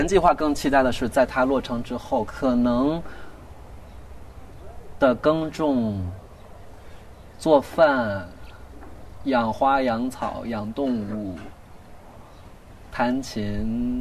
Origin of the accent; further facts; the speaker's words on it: Yichun, Heilongjiang, China; born there; 伊春还是有挺多山的，但我出生的地方是没什么山的，它就是一个北方小城市。